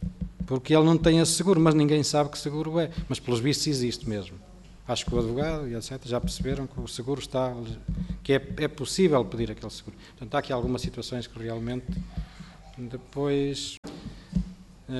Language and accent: Portuguese; Porto, Norte, Portugal; Eu sou da zona do Porto, conheço bem a zona de Passo Ferreira, de Lousada